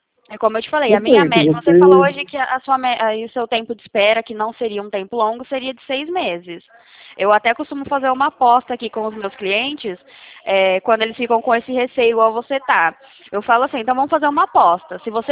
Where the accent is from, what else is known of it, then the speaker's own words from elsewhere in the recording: Sumaré, São Paulo, Brazil; É aqui, sim, daqui mesmo que eu sou de Sumaré mesmo.